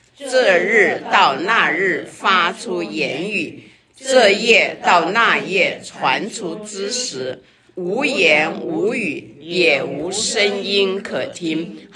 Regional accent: China; moved away as an adult; now in United States; 那特别我们从中国飘到美国来，我们像我很年轻就过来，20几岁就过来，那个时候觉得说啊，我的老家在中国啊

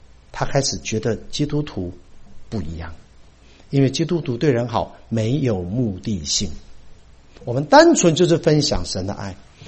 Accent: United States; 我们美国人都是这样，自己的碗自己洗

